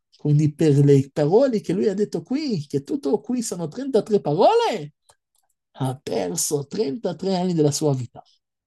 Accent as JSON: {"language": "Italian", "town": "Antwerp", "region": "Flanders", "country": "Belgium", "second_language": "Italian", "said": "Io vengo da Belgio, sono nato là in Anversa. Là, ci sono tanti ebrei che lavorano in diamante."}